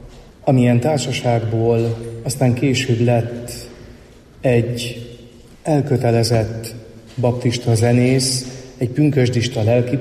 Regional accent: Karcag, Jász-Nagykun-Szolnok, Hungary; Karcagon születtem, Karcagon nőttem föl, Karcag nagykunságnak a fővárosa, és büszkén vallja is ezt magáról mind a mai napig.

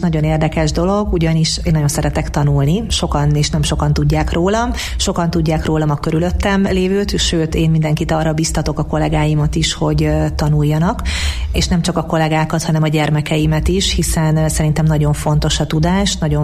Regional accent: Zalkod, Borsod-Abaúj-Zemplén, Hungary; now in Alsózsolca, Hungary; szóval Zalkodon töltöttem a gyermekkoromat, illetve a fiatalságomat, itt mentem férjhez ezen a településen, és több mint 30 év után elköltöztünk ide Miskolc mellé Alsó Zsolcára.

